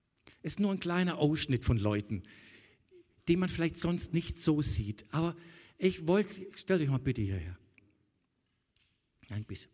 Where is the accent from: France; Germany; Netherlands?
Germany; Baden-Württemberg; Ich bin vielleicht noch eher in der Phase, so langsam wird man ja auch reif als Schwabe mal.